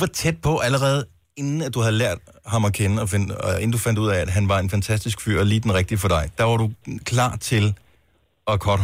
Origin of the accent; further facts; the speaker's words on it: Esbjerg, Region of Southern Denmark, Denmark; born there; jeg er født i Esbjerg